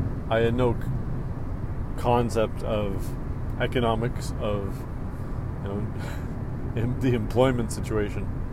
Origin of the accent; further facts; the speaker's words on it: Judique, Nova Scotia, Canada; As a young person growing up in Judik, which is on the western side of Cape Breton Island